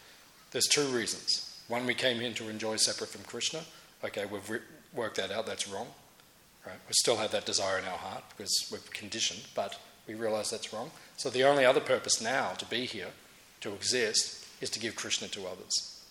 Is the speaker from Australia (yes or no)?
yes; Tasmania, Australia; I'd say, you know, excuse me, from Tasmania, from out of town. I'm from Tasmania.